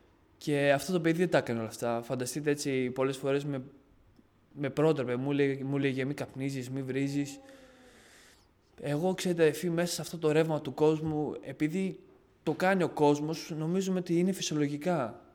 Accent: Livadeia, Central Greece, Greece; also born or lived in Albania; now in Athens, Greece; όταν ήμουν 5 χρονών, μεταναστήσανε από την Αλβανία, ήρθαν εδώ στην Ελλάδα. Δεν είμαι από την Αθήνα, είμαι από τη Λιβαδιά.

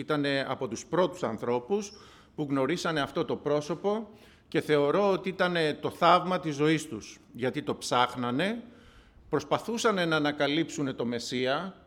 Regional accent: Greece; νιώθω όμορφα που γεννήθηκα Έλληνας και μ' αρέσει που είμαι Έλληνας.

